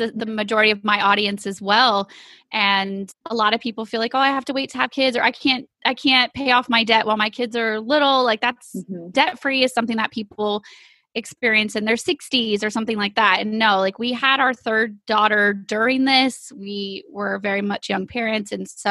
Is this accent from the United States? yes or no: yes; Texas, United States; And we are from East Texas